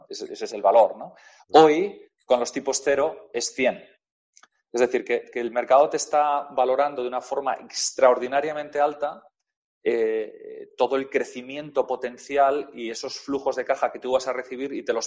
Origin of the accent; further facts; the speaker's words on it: Spain; Como españoles